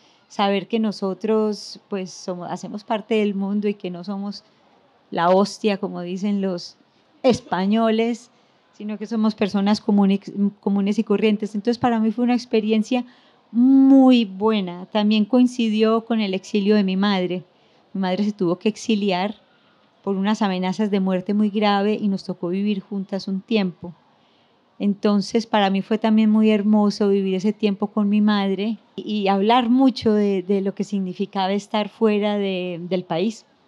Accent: Antioquia, Colombia; yo soy paisa y vengo de una ciudad muy endogámica.

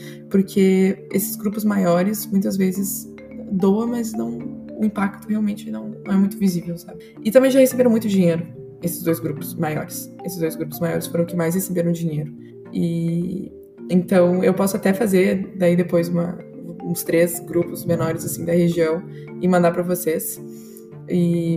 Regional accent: Brazil; E as minhas amigas aqui sempre perguntam isso, assim, quando eu falo que sou brasileira, as feministas aqui perguntam, tá, e a polícia aí, né?

